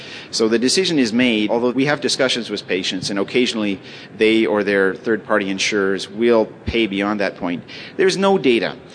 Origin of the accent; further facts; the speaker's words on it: Canada; Well, I come from Canada